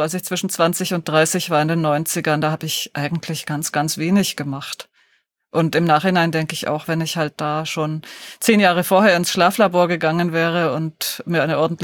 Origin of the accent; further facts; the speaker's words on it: Deggendorf, Bavaria, Germany; Na, in Niederbayern, in Deggendorf.